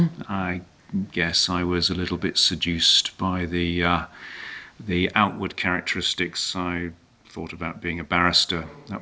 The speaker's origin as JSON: {"language": "English", "town": "Manchester", "region": "North West England", "country": "United Kingdom", "tie": "born or raised there", "said": "I grew up in Manchester. My parents both came from chapel traditions, Methodist and Congregationalist, and I grew up in that tradition."}